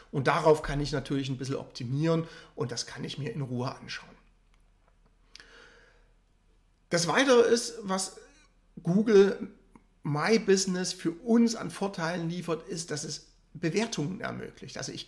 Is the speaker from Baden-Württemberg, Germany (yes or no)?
no; Leipzig, Saxony, Germany; weil ich komme aus Leipzig, Wiederitzsch, Friseure in meinem Umfeld angezeigt.